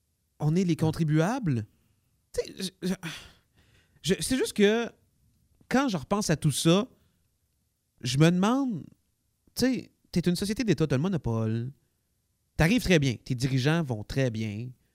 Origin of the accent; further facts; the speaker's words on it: Quebec, Canada; On est capable, en tant que Québécois, en tant que nation, de se procurer assez de bornes pour fournir le Québec au complet.